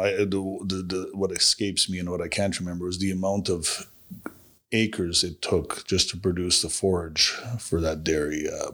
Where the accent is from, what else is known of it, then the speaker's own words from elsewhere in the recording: Manitoba, Canada; growing up in Manitoba